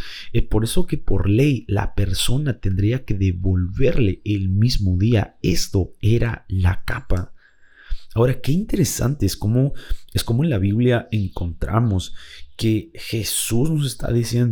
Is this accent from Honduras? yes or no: no; Peru; lo hemos visto ahora aquí en mi país, aquí en Perú